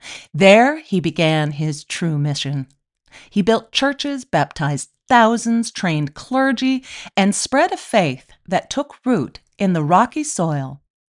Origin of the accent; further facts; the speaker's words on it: Ireland; And today, I'm taking you to Ireland, because after all, I'm Irish.